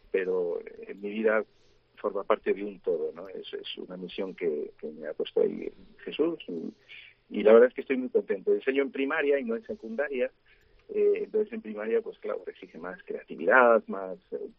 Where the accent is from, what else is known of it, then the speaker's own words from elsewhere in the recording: A Coruña, Galicia, Spain; soy de Coruña y la realidad rural de Galicia la había vivido poco. La conocía de pasear por las aldeas y tal, pero mi familia es más bien de Madrid, castellana